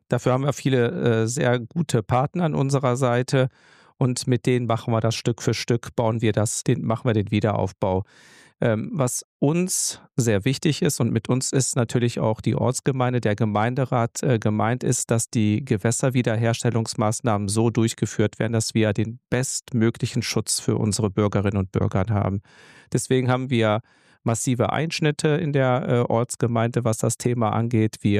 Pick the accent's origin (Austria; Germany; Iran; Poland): Germany; born there; Ich komme ursprünglich aus Griechenland, bin aber hier in Deutschland geboren. Das heißt, ich habe tatsächlich griechische Wurzeln. Ich bin 51 Jahre alt.